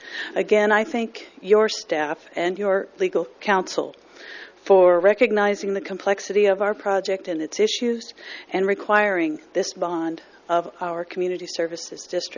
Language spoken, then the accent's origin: English; Los Osos, California, United States; from Los Osos, and the county actually does have some permitting authority over the Los Osos sewer